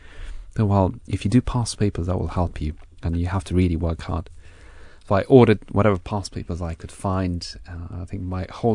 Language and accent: English; Afghanistan; But the fact that I came from Afghanistan, that you have to make split decisions.